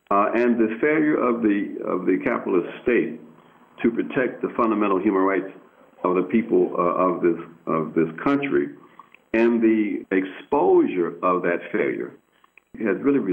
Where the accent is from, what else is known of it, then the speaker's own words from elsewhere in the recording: Chicago, Illinois, United States; I came from a traditional black family in the sense that the family was